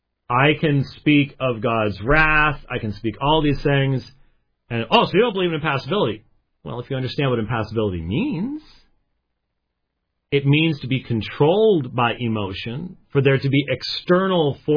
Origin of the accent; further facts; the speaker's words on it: Scotland, United Kingdom; even as a Scotsman, believe it or not.